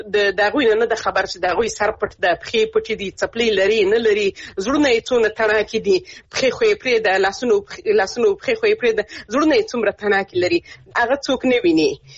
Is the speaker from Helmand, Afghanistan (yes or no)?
yes; Helmand, Afghanistan; زه خپل د هلمند ولایت څخه يم،